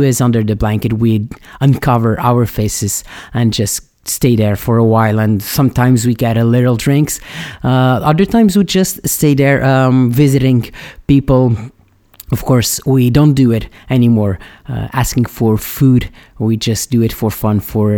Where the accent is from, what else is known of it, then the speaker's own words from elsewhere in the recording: Maia, Azores, Portugal; the place where I am from my native home, from my hometown, Maia, in São Miguel Island.